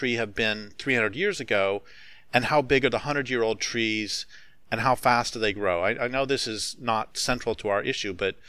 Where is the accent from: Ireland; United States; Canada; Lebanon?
United States; Colorado; also born or lived in Nevada; And then I grew up in Colorado, and an old growth forest in Colorado, the trees, you know, might not be, they'll be pretty magnificent, but they might not be huge. I lived in Nevada for a couple of years